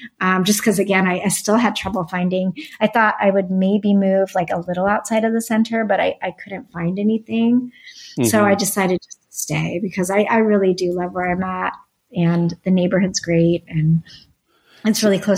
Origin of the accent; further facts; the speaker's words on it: United States; I do. And I try not to be frustrated by it because I'm American too